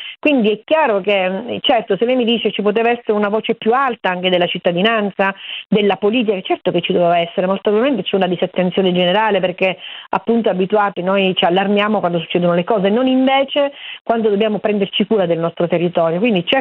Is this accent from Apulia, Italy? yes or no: no; Niscemi, Sicily, Italy; moved away; da tanto tempo non vivo più a Niscemi, seppur sono di Niscemi